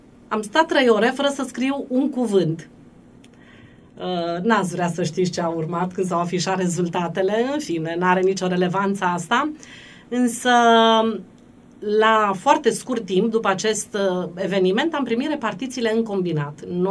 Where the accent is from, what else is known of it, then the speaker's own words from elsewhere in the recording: Ocna Mureș, Alba County, Romania; M-am născut în Ocna Mureș, am crescut în Ocna Mureș, m-am format ca om în Ocna Mureș.